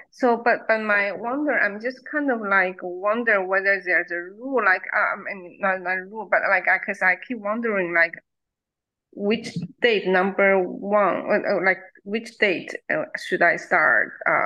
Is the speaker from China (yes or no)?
yes; China; English is a second language; now in United States; because I was brought up in China